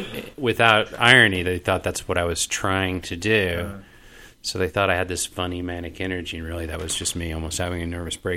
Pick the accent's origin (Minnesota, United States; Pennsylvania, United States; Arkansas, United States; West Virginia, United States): Arkansas, United States; Little Rock; Arkansas, Little Rock, Arkansas.